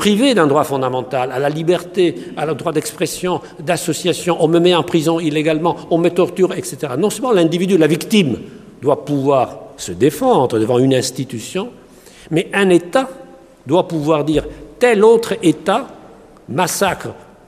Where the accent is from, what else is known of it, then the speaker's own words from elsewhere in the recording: Italy; moved away as an adult; now in Strasbourg, France; Je suis italien, je suis arrivé en France en 1979 avec mon épouse et j'ai posé nos valises, à l'époque, dans la ville de Strasbourg